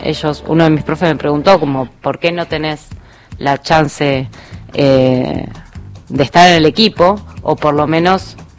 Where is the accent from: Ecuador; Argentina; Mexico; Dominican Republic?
Argentina; Mi naturaleza, nuestra naturaleza como argentinos